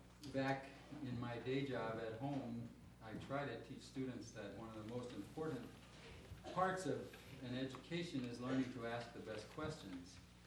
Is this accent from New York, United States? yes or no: no; Valparaiso, Indiana, United States; Once again … from Valparaiso, Indiana